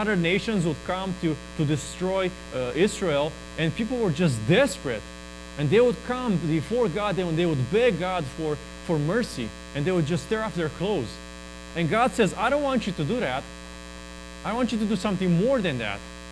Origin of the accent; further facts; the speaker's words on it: Romania; now in United States; I came from Romania for this.